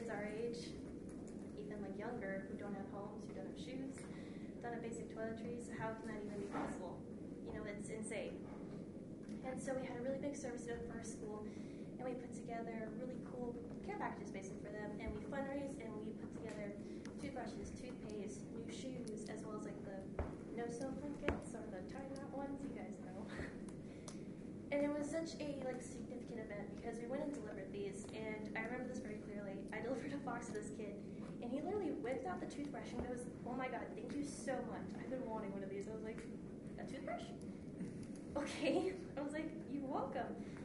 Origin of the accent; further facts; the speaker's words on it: Las Vegas, Nevada, United States; And I'm originally from Las Vegas, Nevada